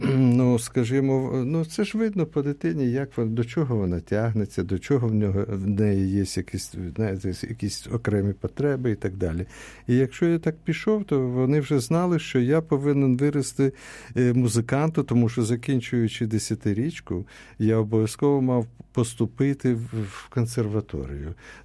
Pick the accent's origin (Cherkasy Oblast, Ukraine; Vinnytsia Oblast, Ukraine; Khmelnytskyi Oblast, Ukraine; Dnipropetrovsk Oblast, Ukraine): Khmelnytskyi Oblast, Ukraine; Medzhybizh; born there; А я народився якраз в Хмельницькій області біля старовинного містечка Меджибіж.